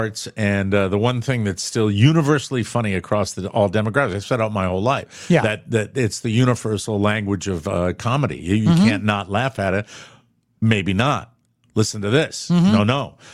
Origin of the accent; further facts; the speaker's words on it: Philadelphia, Pennsylvania, United States; accent: Philadelphia; I can't make my Philadelphia accent sound like anything other than Baltimore.